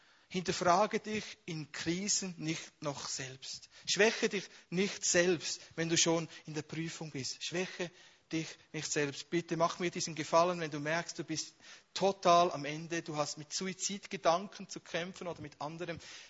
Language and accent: German; Switzerland; Und die Furcht ist eines der stärksten Probleme, die wir als Schweizer haben.